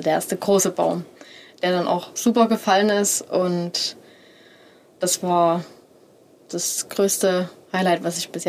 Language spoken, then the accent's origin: German; Leipzig, Saxony, Germany; Bei der Stadt bin ich da drauf gekommen, weil es ja meine Heimat quasi ist. Ich wohne zwar nicht direkt in Leipzig, aber es war natürlich immer schon ein großer Teil von meinem Leben.